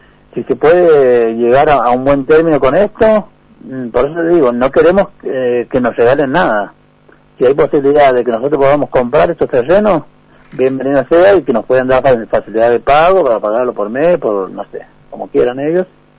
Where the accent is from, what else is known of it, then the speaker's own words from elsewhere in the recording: San Luis, Argentina; Yo soy acá de San Luis Capital.